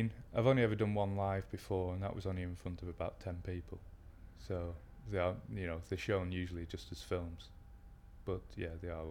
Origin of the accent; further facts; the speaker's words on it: Liverpool, North West England, United Kingdom; age 26, I'm from Liverpool.